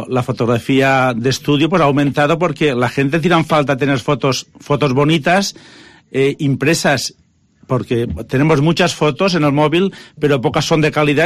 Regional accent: Nules, Valencian Community, Spain; now in Villarreal, Spain; Soy de Nules, me instalé aquí en Villarreal hace 25 años

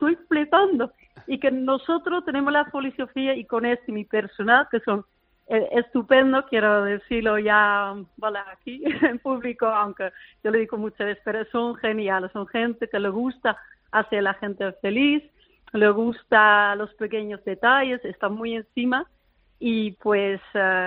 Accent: Amsterdam, North Holland, Netherlands; Spanish is a second language; now in Málaga, Spain; Y pues llegué a Málaga, que yo soy de Ámsterdam.

